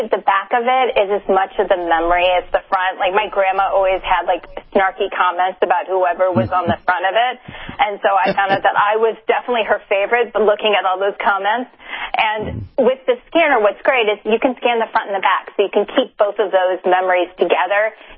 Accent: Midwest, United States; You know, growing up, when I grew up in the Midwest, we would lose electricity.

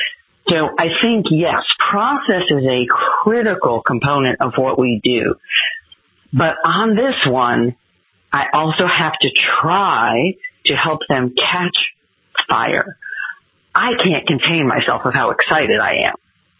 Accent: New Jersey, United States; also born or lived in upstate New York; So, no, native of North Jersey, then upstate New York, currently of the Adirondacks, and now also coastal North Carolina.

